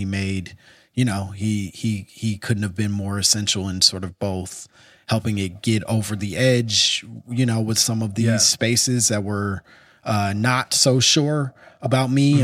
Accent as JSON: {"language": "English", "town": "Chicago", "region": "Illinois", "country": "United States", "tie": "born or raised there", "said": "I grew up in Chicago."}